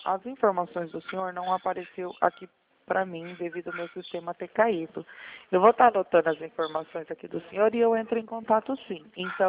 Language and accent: Portuguese; Campinas, São Paulo, Brazil; É o 19, que nós somos da cidade de Campinas.